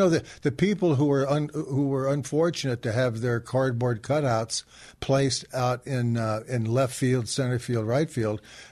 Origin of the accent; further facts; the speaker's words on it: Lawndale, California, United States; also born or lived in Hawthorne; I was born in Hawthorne Hospital, and I was raised in Lawndale, California.